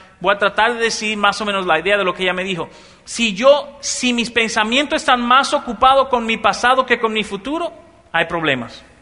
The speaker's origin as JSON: {"language": "Spanish", "country": "Mexico", "said": "bueno, en México, mi tierrita, qué buena estaba la cosa"}